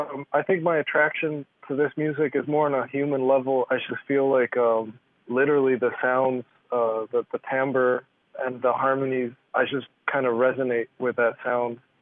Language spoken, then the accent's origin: English; Cuba; growing up in Cuba, I feel like it's basically the same ingredients as far as the music is concerned.